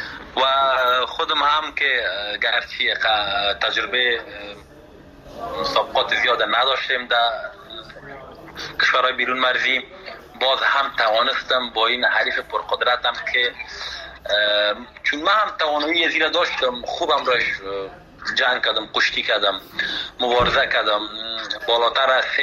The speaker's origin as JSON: {"language": "Persian", "country": "Afghanistan", "said": "من به خودم به یک جوان افغان که از افغانستان آمدم"}